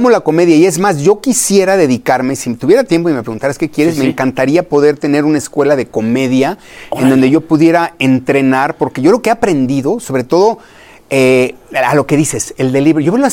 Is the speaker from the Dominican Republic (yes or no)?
no; Mexico; pues te puedo decir que crecí viendo en México